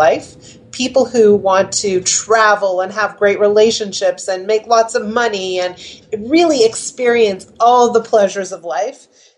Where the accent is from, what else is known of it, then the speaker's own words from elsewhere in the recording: Montreal, Quebec, Canada; when I grew up in Montreal